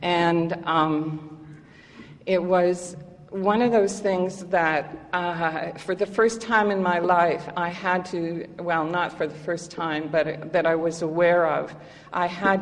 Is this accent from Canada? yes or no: yes; Canada; but I'm really a foreigner because I'm from Canada.